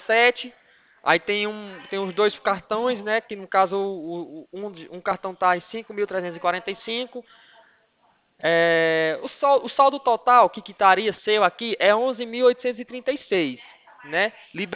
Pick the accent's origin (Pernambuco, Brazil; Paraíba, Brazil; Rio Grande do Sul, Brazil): Pernambuco, Brazil; Ouricuri; Só que eu não moro aí, né? Hoje eu tô trabalhando longe. Trabalho na central do Santander, em São Paulo, né? Mas sou de Ouricuri.